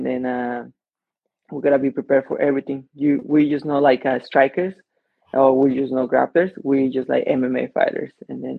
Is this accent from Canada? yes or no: no; Mexico; now in United States; And then it was like I was coming straight from Mexico, and then I just had like striking and some jiu-jitsu, but I didn't know anything about like wrestling. And then I mean, we have Lucha Libre, you know, in Mexico, but that's totally different